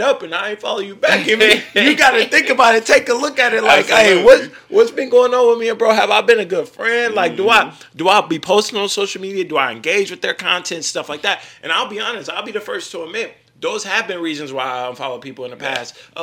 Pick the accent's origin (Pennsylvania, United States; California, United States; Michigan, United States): Michigan, United States; Grand Rapids; there's another guy, you know, that comes from my hometown, Grand Rapids, Michigan